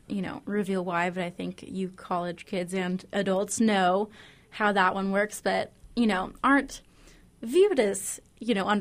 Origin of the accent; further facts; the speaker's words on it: California, United States; And then there's yours truly, who's born and bred in Southern California.